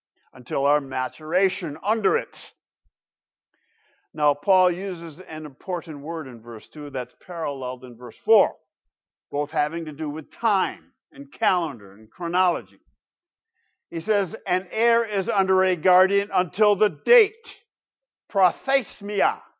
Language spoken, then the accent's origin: English; Grand Rapids, Michigan, United States; Thinking of Grand Rapids, my hometown, and praying this morning. I lived in that flat area for so long.